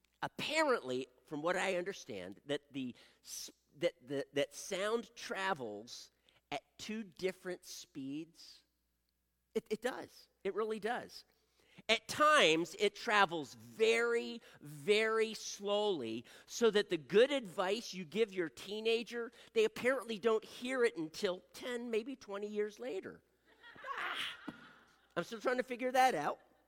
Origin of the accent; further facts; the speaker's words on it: Wilmington, Delaware, United States; We're from Wilmington, Delaware, 1,000 miles north of here almost. And we came down here to vacation.